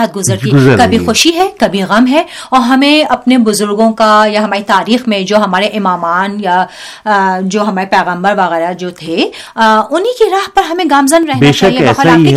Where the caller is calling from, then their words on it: Srinagar, Jammu and Kashmir, India; میرا تعلق سری نگر سے ہے